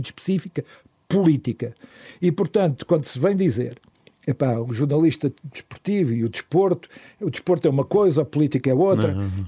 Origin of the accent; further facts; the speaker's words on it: Portugal; Ah, eu sou português e a portuguesa ganhou a medalha de ouro.